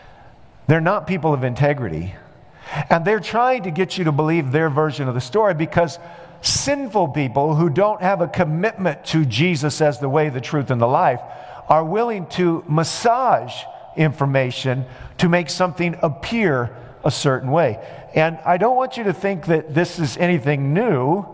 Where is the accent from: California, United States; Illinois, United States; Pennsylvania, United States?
Illinois, United States; Peoria; When I was a boy, probably in the sixth grade, I grew up in Peoria, Illinois, and they took us on a field trip to Springfield.